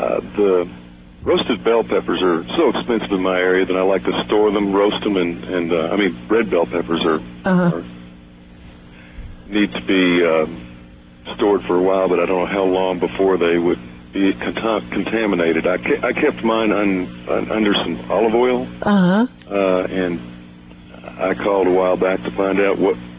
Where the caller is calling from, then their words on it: Louisville, Kentucky, United States; I'm calling you from Sullivan College in Louisville at a culinary school.